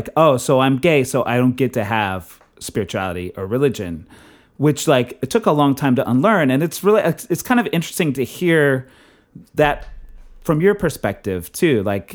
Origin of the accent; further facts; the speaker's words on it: Texas, United States; like I grew up in Texas in the 80s.